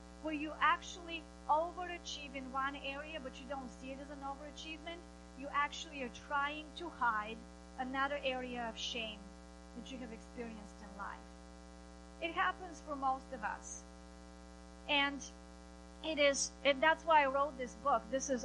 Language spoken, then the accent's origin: English; Bulgaria; now in United States; So when I was growing up in Bulgaria, I had the belief that I was shy, that I was insecure, and I come from a very broken country full of shame that shames everybody else. I come here